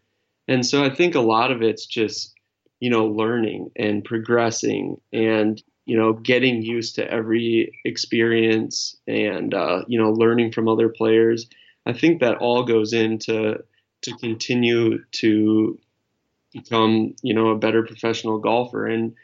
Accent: Wisconsin, United States; when I was growing up in Wisconsin, you know, I had a six-month season

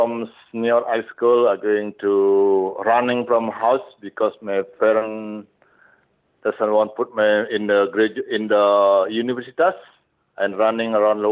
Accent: Bali, Indonesia; English is a second language; Tabanan Regency, around like 1 hour from San Noro.

